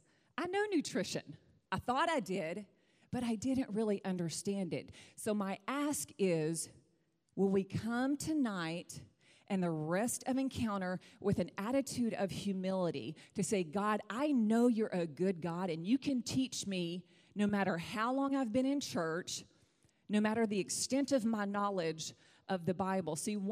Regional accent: East Texas, Texas, United States; I'm from East Texas, and big country girls like to eat big plates, amen.

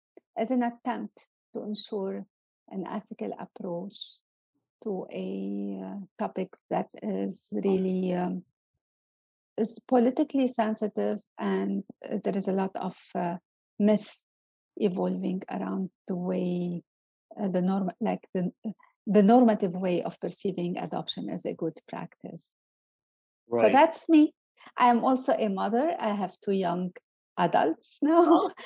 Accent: Lebanon; now in Canada; I come from Lebanon, and it's hard for me to say I'm Lebanese because this identity is loaded with the colonial history, being colonized myself, like the country, for long years.

